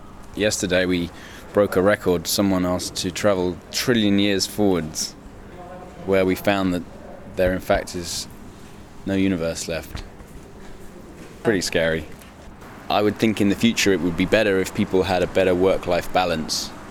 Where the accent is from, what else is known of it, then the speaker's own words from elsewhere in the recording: United Kingdom; I was invited here for the summit, and I'm from the United Kingdom.